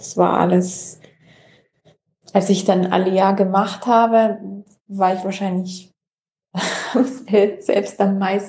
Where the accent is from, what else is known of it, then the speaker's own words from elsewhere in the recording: Bavaria, Germany; now in Israel; wo ich Sehnsucht habe nach dort, wo ich aufgewachsen bin, also nach Bayern und neben meiner Familie, die alle noch dort leben